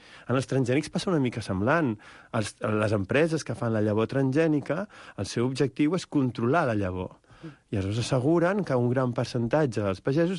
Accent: Barcelona, Catalonia, Spain; Jo és que no sóc de les Terres de Lleida, sóc més xava que ningú.

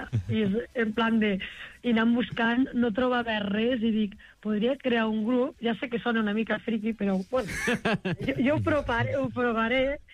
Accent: Lleida, Catalonia, Spain; Bueno, jo sóc de Lleida, si no sé si heu notat

